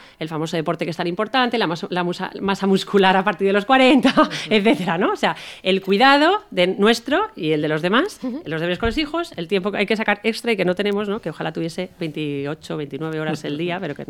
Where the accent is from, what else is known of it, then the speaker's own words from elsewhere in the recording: Spain; yo soy española